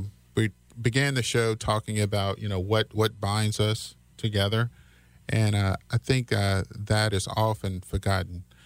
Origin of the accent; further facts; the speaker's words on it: Martinsville, Virginia, United States; born there; I was born in Martinsville, Virginia.